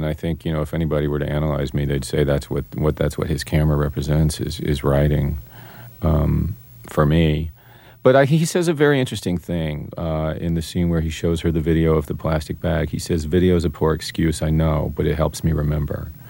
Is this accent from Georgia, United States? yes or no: yes; Marietta, Georgia, United States; I mean, I grew up in Marietta, and I grew up in the in Marietta, Georgia